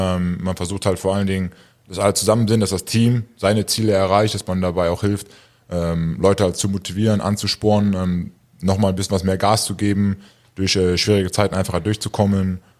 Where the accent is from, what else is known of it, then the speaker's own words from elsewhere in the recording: Leverkusen, North Rhine-Westphalia, Germany; born there; Ich bin 28 Jahre alt. Komme gebürtig aus Leverkusen.